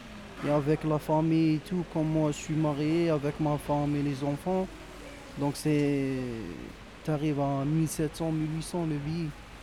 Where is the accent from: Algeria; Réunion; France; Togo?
Algeria; Oran, Oran Province; Je suis algérien. Ouais.